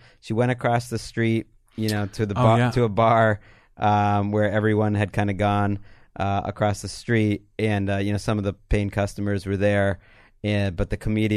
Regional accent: Wilbraham, Massachusetts, United States; A Massachusetts father from Holyoke, Western Mass, near where I grew up in Wilbraham

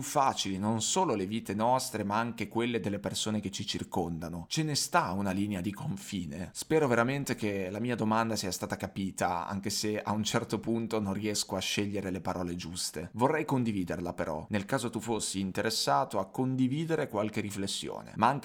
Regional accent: Greece; Italian is a second language; dato che non sono un'italiana nativa, sono greca, by the way.

